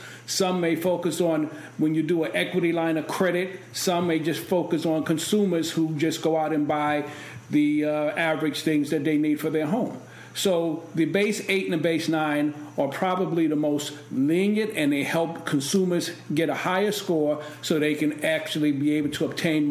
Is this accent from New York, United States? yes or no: yes; New York, United States; I grew up in East New York, where he was at.